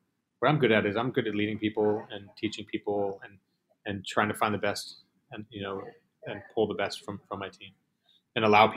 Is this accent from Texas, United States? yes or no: no; Manhattan, New York, United States; Oh, Manhattan. Always. I'm born and raised in Manhattan.